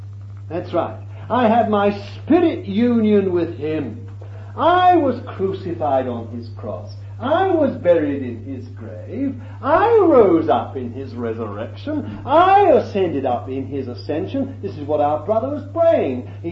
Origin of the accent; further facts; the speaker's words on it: England, United Kingdom; and I'm not an Englishman anymore. I ceased to be an Englishman when I was born again.